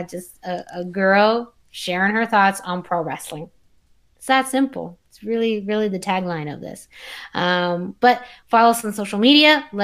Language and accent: English; Yuma, Arizona, United States; I grew up on the West Coast in a small little town called Yuma, Arizona.